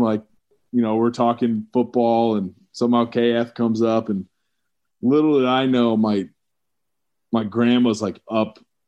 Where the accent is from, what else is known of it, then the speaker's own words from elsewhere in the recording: Quad Cities, Iowa, United States; we grew up in the Quad Cities, went to school at Iowa, so we've always kind of wanted a little change of scenery.